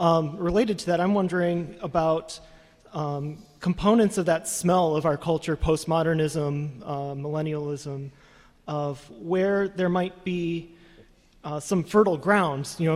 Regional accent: Madison, Wisconsin, United States; I'm from Madison, Wisconsin.

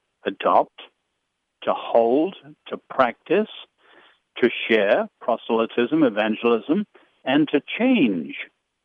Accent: China; I grew up in China, so I remember that well.

